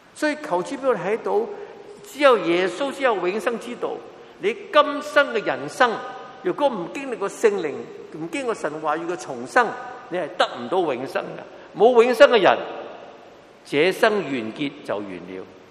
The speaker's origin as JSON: {"language": "Chinese", "country": "China", "said": "你能够信耶稣是弥赛亚，不是因为我们中国人有头脑知识"}